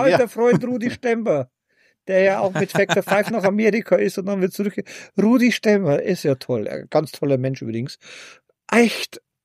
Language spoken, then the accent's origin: German; Bavaria, Germany; Genau, und dann bin ich aus dem Bayerischen Wald mit dem Zug nach Gütersloh.